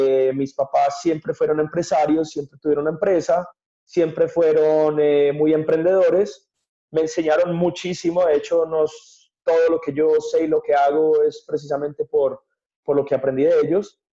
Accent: Medellín, Antioquia, Colombia; 33 años, nacido y criado en Colombia, en Medellín, Colombia, una de las ciudades más lindas del mundo. Pero desafortunadamente, nací y crecí en Medellín en los 90s, pues crecí en los 90s, viví en los 90s, en la era de Pablo Escobar.

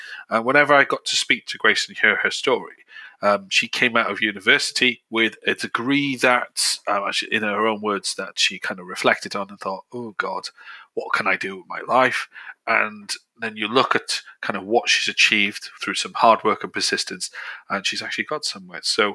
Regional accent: Wales, United Kingdom; Because I'm from West Wales

